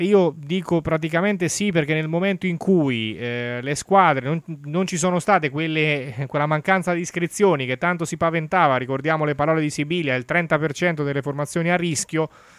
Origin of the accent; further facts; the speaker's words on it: Ancona, Marche, Italy; come anconetano